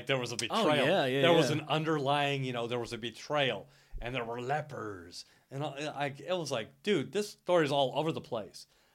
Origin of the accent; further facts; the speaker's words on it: Los Angeles, California, United States; There were some things, like even me growing up in Los Angeles, I did not surf, I didn't go to the beach.